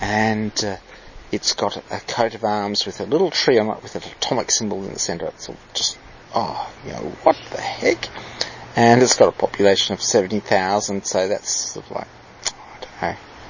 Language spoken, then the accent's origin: English; Australia; I'm bloody Australian.